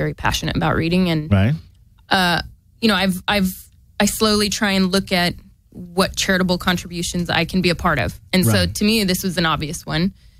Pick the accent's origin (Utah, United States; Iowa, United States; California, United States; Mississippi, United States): California, United States; Sacramento; I grew up in Sacramento.